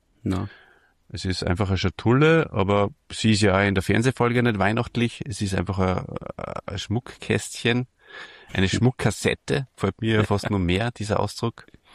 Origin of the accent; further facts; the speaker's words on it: Austria; ich tue mir als Österreicher natürlich ein bisschen schwer mit diesem Wort.